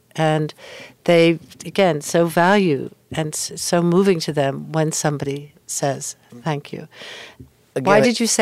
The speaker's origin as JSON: {"language": "English", "country": "United States", "said": "I'm American. I should know that."}